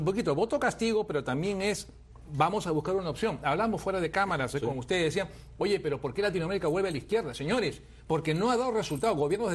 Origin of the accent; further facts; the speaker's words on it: Peru; ¿Y qué va a pasar en Perú, mi país de origen, en Perú?